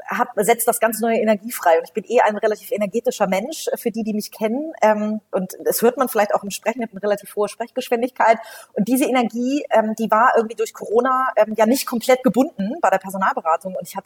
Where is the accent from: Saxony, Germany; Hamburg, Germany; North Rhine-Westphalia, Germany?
Hamburg, Germany; ich bin 37 Jahre alt, gebürtige Hamburgerin, bin hier zur Schule gegangen, habe hier studiert, Jura